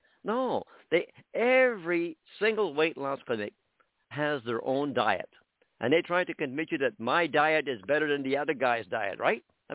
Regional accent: Canada; Listen, I live in Canada. I'm Canadian living in Canada.

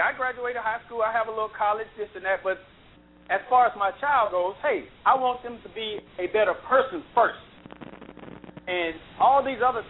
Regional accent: New Orleans, Louisiana, United States; I'm from New Orleans, man. You ain't going to tell me anything.

